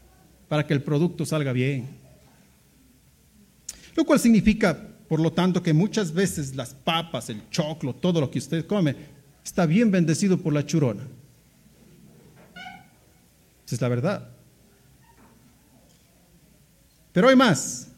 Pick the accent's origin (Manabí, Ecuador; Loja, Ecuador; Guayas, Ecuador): Loja, Ecuador; Yo soy de Loja.